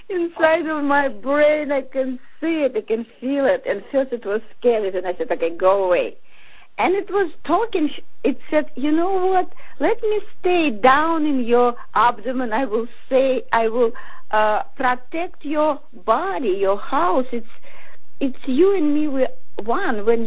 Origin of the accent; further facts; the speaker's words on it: New Jersey, United States; I'm from New Jersey.